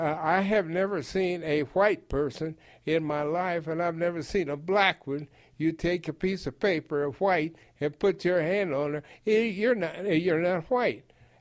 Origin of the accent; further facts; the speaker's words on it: Colorado, United States; When they found out I came from Colorado